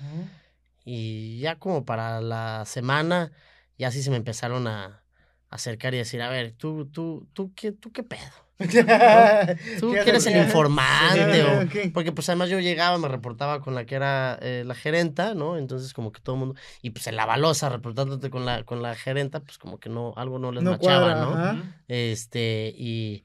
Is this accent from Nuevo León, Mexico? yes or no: yes; Monterrey, Nuevo León, Mexico; also born or lived in Mexico City; Yo soy de aquí, yo. Uh-huh. Y a los 21 más o menos me fui a la Ciudad de México, estuve como 8 años.